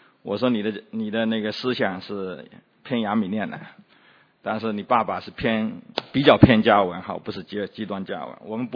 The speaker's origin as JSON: {"language": "Chinese", "region": "Fujian", "country": "China", "said": "我是福建人，所以福建偏僻山区里头呢，你知道这个姓是不能改的"}